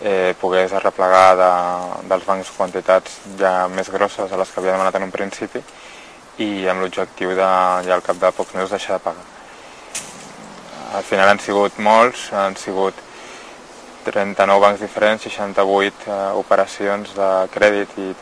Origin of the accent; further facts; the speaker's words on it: Vilanova i la Geltrú, Catalonia, Spain; born there; now in Barcelona, Spain; vaig néixer a Vilanova i la Geltrú, ara fa 32 anys, i bueno, fa dos o tres anys aquí a Barcelona, que és on he viscut els darrers 10 anys